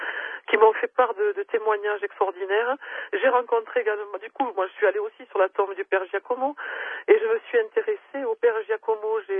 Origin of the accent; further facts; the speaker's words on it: Lourdes, Occitanie, France; J'étais partie de Lourdes, puis je suis revenue. Mes parents étaient à Lourdes depuis de nombreuses années.